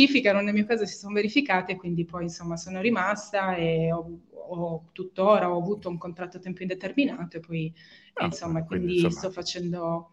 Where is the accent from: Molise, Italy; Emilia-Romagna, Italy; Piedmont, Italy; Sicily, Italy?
Piedmont, Italy; Chivasso; now in Dublin, Ireland; sono nella provincia di Torino, nella mia città natale dove sono cresciuta, si chiama Chivasso, e sono qui da fine marzo perché appunto venni in Italia, poi non potei più tornare a Dublino dove vivo, lavoro, insegno